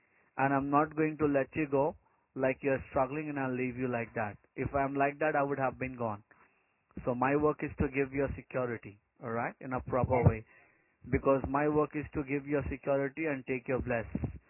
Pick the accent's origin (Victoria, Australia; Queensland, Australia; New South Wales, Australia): Victoria, Australia; Melbourne; I'm from here only. I'm from Victoria, from Melbourne, Victoria.